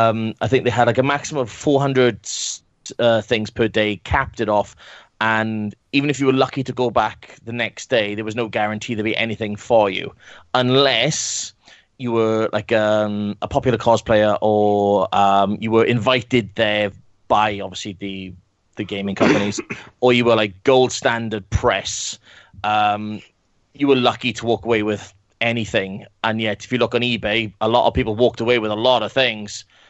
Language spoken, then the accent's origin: English; United Kingdom; Because we're British, that's why, and we know how to queue.